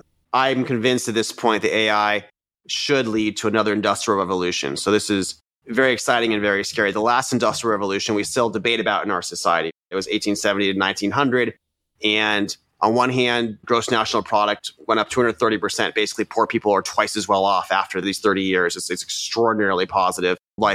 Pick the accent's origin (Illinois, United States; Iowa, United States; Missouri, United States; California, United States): California, United States; I grew up in Silicon Valley and I was really lucky to have a bunch of friends around me who were math champions and chess champions.